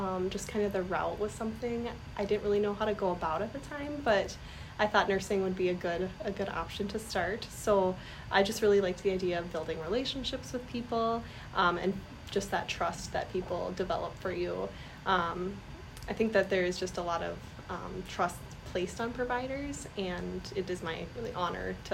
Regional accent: Battle Lake, Minnesota, United States; Yeah, I'm from Battle Lake originally

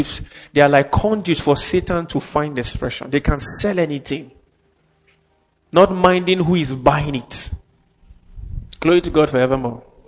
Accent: Nigeria; I'm not being a religious fanatic, but as a Nigerian, you would have observed this yourself

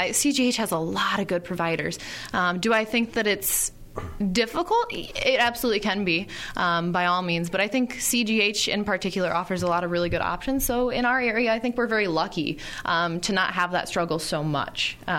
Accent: Erie, Illinois, United States; Like I said, born and raised in Erie. Can't imagine going far from that small farm town area.

